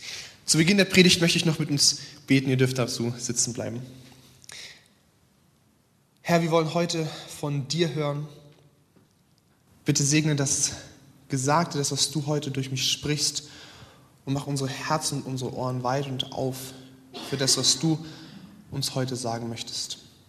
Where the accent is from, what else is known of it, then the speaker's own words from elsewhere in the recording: Munich, Bavaria, Germany; Ich komme ursprünglich aus München, deswegen darf ich tatsächlich auch Bayern-München-Fan sein. bin dort aufgewachsen in einer evangelisch-lutherischen Landeskirche, bin dann in eine etwas charismatischere Freikirche gewechselt irgendwann